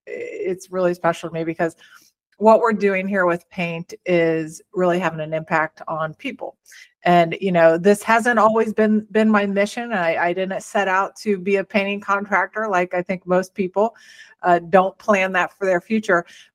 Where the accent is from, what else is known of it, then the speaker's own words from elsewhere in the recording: Columbus, Ohio, United States; We're from Columbus, Ohio, and we're huge Buckeye fans.